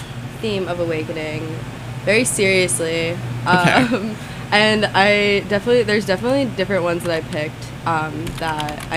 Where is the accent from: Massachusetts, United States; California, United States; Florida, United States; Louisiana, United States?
Florida, United States; I'm from Florida.